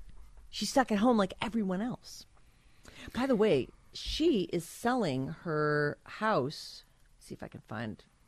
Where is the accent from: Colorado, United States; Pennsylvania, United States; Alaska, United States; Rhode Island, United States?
Rhode Island, United States; born there; Rhode Island has some nice things. I was born in Rhode Island.